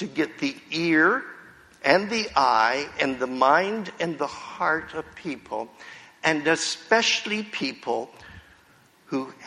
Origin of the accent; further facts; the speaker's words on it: Windsor, Ontario, Canada; When I was a kid growing up in Windsor, I grew up in the west side of town